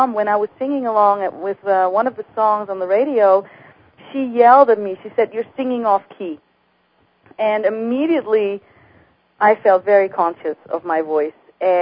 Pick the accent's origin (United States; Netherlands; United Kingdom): Netherlands; born there; English is a second language; the listeners are probably wondering where my accent is from. And I was born in the Netherlands